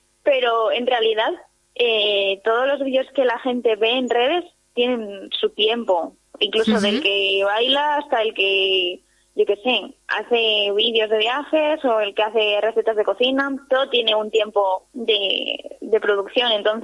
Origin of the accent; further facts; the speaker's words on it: Zarautz, Basque Country, Spain; now in Sant Cugat del Vallès, Spain; me siento como si estuviese viviendo en mi pueblo, la verdad. Y es lo que te decía al principio, como que me recuerda mucho a Zarauz, excepto que no tiene mar